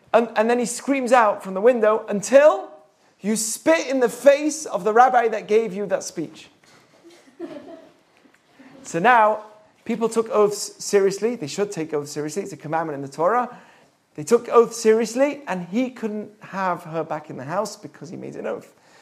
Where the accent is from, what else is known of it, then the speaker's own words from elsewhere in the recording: Manchester, North West England, United Kingdom; There is a story in Manchester where I'm from England. What gave it away? I'm from England.